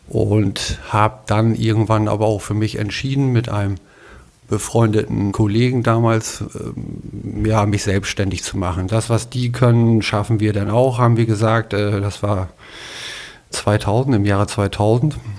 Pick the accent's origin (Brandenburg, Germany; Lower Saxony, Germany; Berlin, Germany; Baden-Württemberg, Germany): Lower Saxony, Germany; Meppen; born there; now in Geestland, Germany; Nee, ich bin im Emsland geboren, in Meppen.